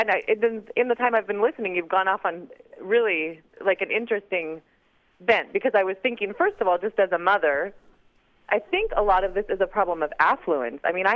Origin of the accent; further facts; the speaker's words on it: Alaska, United States; I think island living helps, truly. I'm from Southeast Alaska.